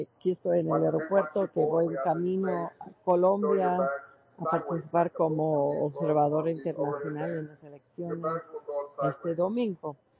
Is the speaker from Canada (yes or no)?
yes; Canada; Soy presbítera anglicana, soy canadiense